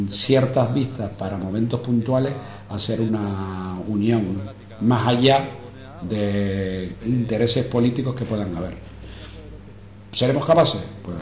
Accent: Canary Islands, Spain; pero en mi tierra, yo soy canario, están en torno al 30%

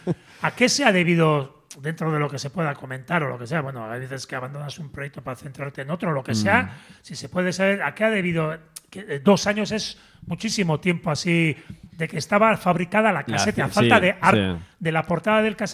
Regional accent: Basque Country, Spain; No, soy de cerca de Álava.

